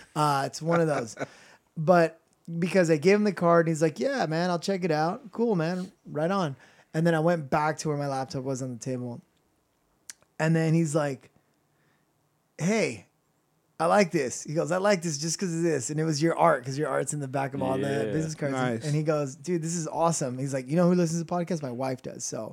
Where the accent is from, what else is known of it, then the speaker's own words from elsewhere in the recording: Long Beach, California, United States; I got a podcast going, and you know, I'm from Long Beach.